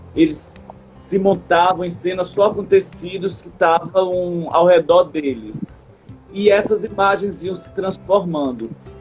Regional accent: Recife, Pernambuco, Brazil; also born or lived in Garanhuns; Eu sou de Recife, mas morei muitos anos em Garanhuns.

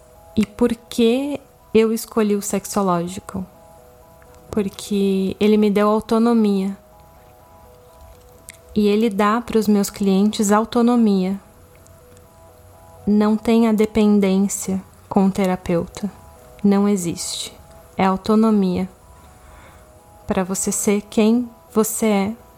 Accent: Pelotas, Rio Grande do Sul, Brazil; also born or lived in China; Sou natural de Pelotas, no Rio Grande do Sul.

